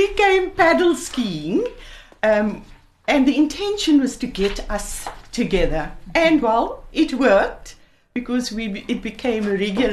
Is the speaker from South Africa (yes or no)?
yes; Stellenbosch, Western Cape, South Africa; now in Cape Town, South Africa; so we got married in the hometown of, my hometown of Stellenbosch.